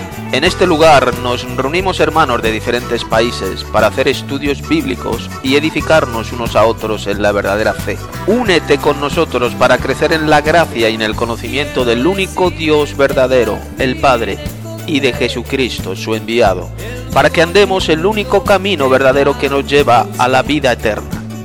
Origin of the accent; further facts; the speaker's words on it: Madrid, Community of Madrid, Spain; Yo soy de Madrid, también aquí estamos en España.